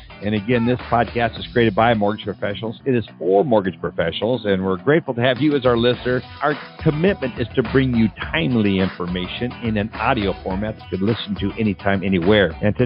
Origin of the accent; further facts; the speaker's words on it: North Dakota, United States; I grew up in North Dakota, so I hit the ground up there, and I all of a sudden start seeing the singy-songy the Norwegian way up there.